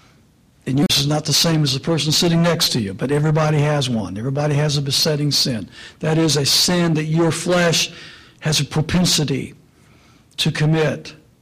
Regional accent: Indiana, United States; I grew up in Indiana, and I mean, Iowa, Indiana, Illinois, that whole, that's Corn Belt.

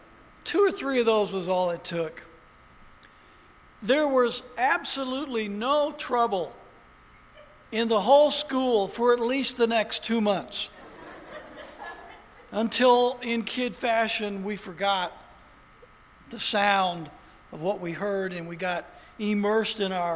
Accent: Indiana, United States; I grew up in the Hoosier State basketball state of America

